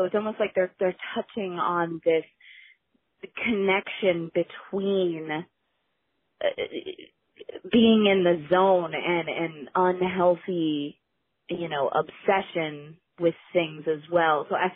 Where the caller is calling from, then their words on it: Ohio, United States; I'm calling from Ohio about the Soul episode that I just listened to.